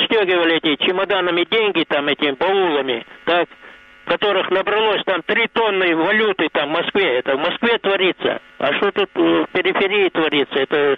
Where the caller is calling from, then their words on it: Dzhankoi, Crimea, Ukraine; вот я из Жанкоя